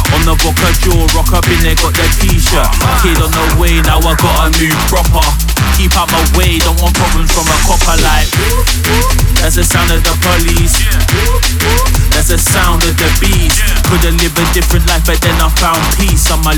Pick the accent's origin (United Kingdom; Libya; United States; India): United Kingdom; Southampton, South East England; Yo, see I grew up in Southampton, Brown Council housing.